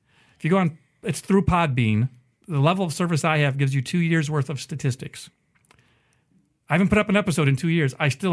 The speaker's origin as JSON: {"language": "English", "town": "Louisville", "region": "Kentucky", "country": "United States", "said": "Well, so I'm originally from Louisville. I've been to Mammoth Cave several times."}